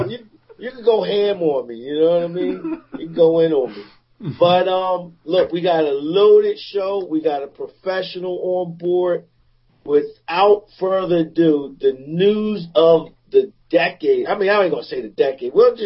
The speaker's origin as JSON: {"language": "English", "town": "Philadelphia", "region": "Pennsylvania", "country": "United States", "tie": "born or raised there", "said": "him being from Philly, you know, my hometown, Pennsylvania, his high school was probably about 30 minutes from where I live at."}